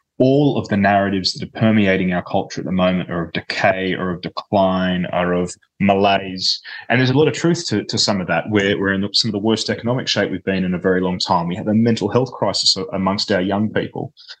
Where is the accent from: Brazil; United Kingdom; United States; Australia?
Australia; No, I am an Aussie, but try not to hold it against me.